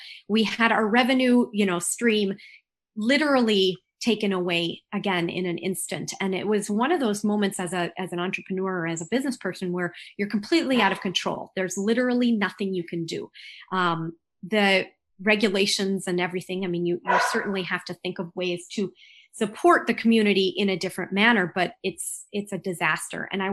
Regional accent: St. Paul, Minnesota, United States; I'm actually from St. Paul, Minnesota.

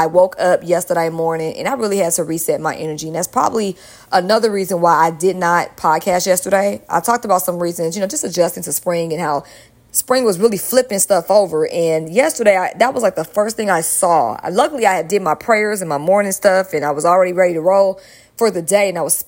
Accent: Georgia, United States; I grew up in DeKalb County. Lafayette, Stone Mountain, all over Decatur.

